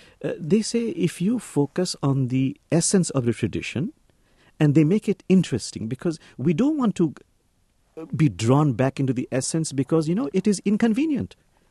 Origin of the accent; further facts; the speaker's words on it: Bangladesh; I'm from Bangladesh, as you had mentioned